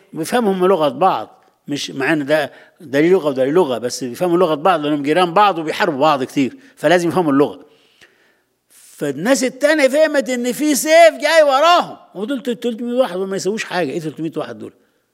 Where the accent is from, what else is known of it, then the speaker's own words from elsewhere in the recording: Egypt; إحنا مصريين